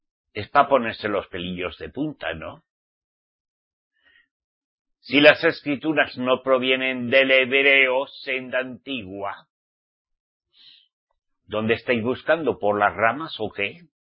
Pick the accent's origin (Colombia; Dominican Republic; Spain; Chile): Spain; Basque Country; born there; Como soy español, saben ustedes, al menos mi papá y mi mamá, me parieron en España. ¿Entienden? En el País Vasco, para ser más exacto.